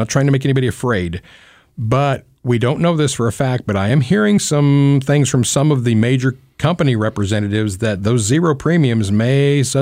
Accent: Missouri, United States; you know, I'm from Missouri.

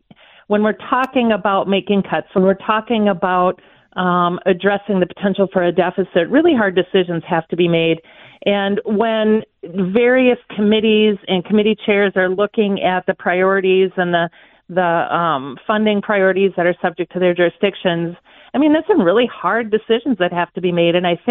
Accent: Afton, Minnesota, United States; I'm not from Woodbury. I'm from Afton.

